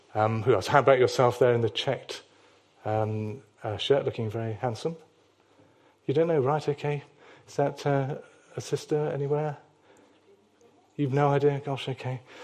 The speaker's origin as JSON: {"language": "English", "region": "England", "country": "United Kingdom", "said": "I am an Englishman. What more could one want?"}